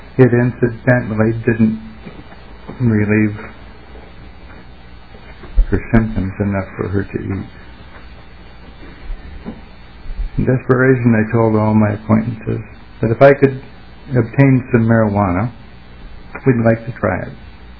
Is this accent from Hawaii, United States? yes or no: no; Michigan, United States; Last November, my home state of Michigan became the 13th state to approve the medical use of marijuana.